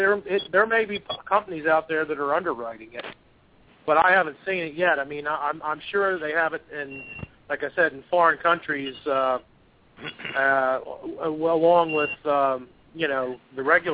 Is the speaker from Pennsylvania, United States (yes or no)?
yes; Norristown, Pennsylvania, United States; He was a banker who lived in Norristown, Pennsylvania, which is my hometown.